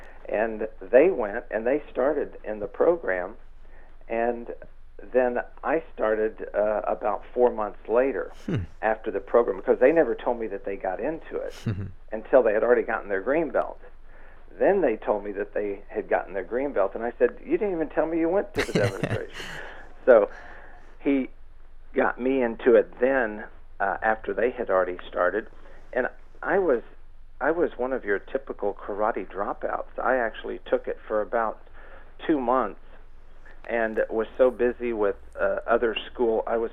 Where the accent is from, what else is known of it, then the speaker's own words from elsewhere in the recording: Kingsville, Texas, United States; I started in 1964 in Texas, in Kingsville, Texas. That was my hometown.